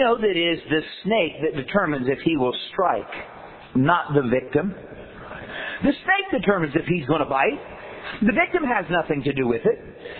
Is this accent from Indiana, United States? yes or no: yes; Indiana, United States; Well, I didn't think anything of it. I'm from Indiana. It looked like a garter snake to me